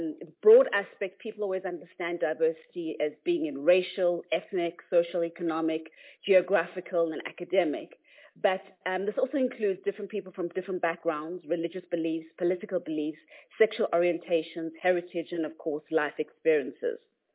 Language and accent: English; South Africa; I am South African.